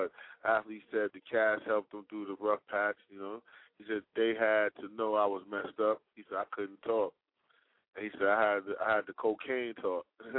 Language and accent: English; New York City, New York, United States; I'm from East Harlem, and a lot of us grew up with Hector Camacho, knowing Hector Camacho.